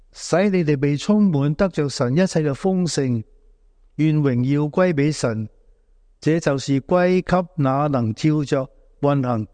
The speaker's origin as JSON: {"language": "Chinese", "country": "China", "said": "神赐给我们永生，我们中国人就是追求什么？长命啊，长命啊。"}